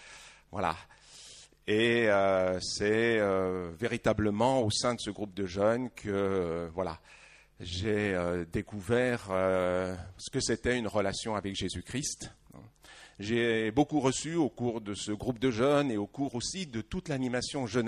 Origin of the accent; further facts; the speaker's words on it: Lyon, Auvergne-Rhône-Alpes, France; je suis né à Lyon, j'ai grandi dans une église réformée, l'église réformée de la Guillotière, rue Bancel